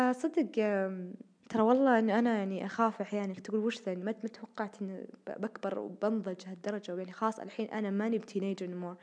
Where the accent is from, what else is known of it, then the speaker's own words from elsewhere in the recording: Saudi Arabia; born there; انا مولوده في السعوديه وعايشه في حياتي كلها هناك